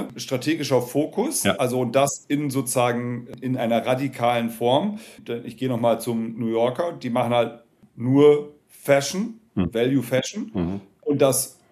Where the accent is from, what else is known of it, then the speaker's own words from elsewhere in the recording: Lower Saxony, Germany; born there; ich als gebürtiger Niedersachse, also und halber Niederländer